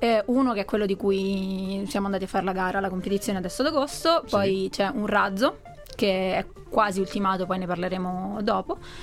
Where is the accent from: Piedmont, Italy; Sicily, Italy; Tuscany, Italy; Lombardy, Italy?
Piedmont, Italy; Pinerolo; Sì, sono di Pinerolo, vicino a Torino.